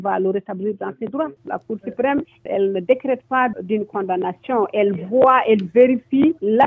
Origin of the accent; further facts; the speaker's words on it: Mauritania; on se respecte ici en tant que Mauritanien